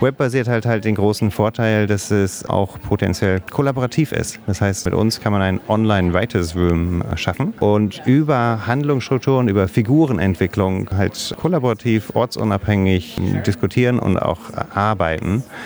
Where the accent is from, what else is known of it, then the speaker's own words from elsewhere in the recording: England, United Kingdom; born there; first language English; German is a second language; Kam mir auch sehr entgegen, weil ich gebürtiger Engländer bin. Also es ist meine Muttersprache.